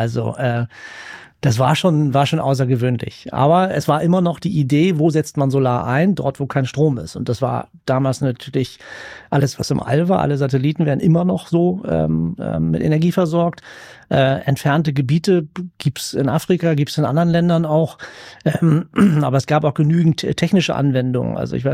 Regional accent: Bleckede, Lower Saxony, Germany; Also ich bin da auf einem kleinen Dorf groß geworden in Blekede bei Lüneburg

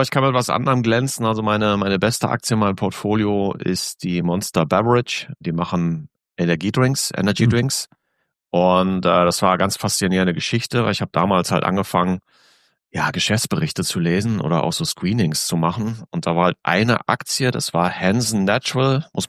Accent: Germany; ich sage als Deutscher, als Europäer

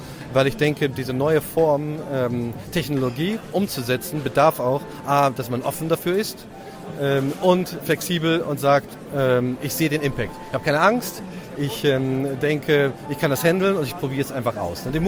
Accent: Germany; now in Ireland; ich als Deutscher im Ausland lebe, in Irland

